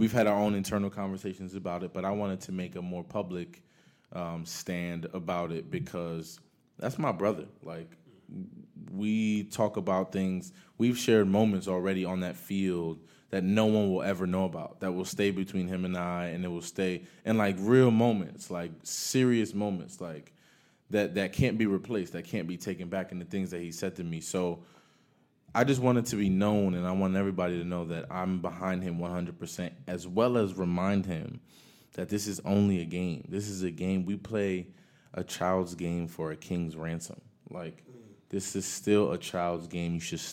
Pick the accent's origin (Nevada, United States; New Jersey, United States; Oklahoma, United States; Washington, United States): New Jersey, United States; Paterson; I came from nothing. Like, I came from Paterson, New Jersey, where my mother just made enough for us to, you know, buy a home and move out.